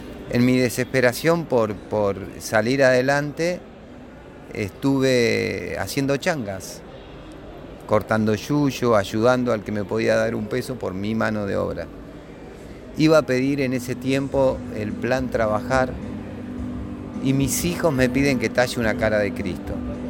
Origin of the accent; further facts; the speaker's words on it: San Jerónimo Norte, Santa Fe, Argentina; also born or lived in Esperanza; now in San Carlos, Argentina; yo soy nacido en Esperanza, unas horas en Esperanza, y viví en San Jerónimo Norte toda mi infancia, mi adolescencia. Voy a vivir a San Carlos hace ya casi 30 y pico de años.